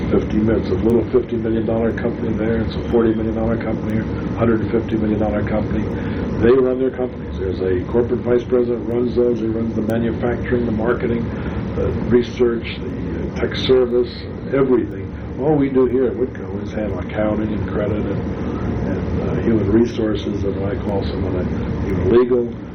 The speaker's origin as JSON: {"language": "English", "region": "New York", "country": "United States", "said": "I'm a New Yorker. I live in New York."}